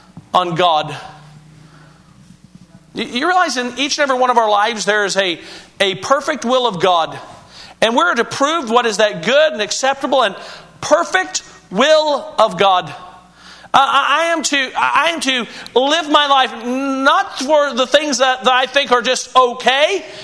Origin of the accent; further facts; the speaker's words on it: Kansas, United States; I grew up in Kansas. We don't lock our doors in Kansas.